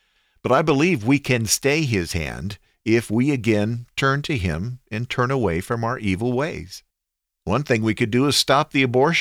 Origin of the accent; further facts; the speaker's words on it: United States; Yes, I am an American, so I care deeply what happens here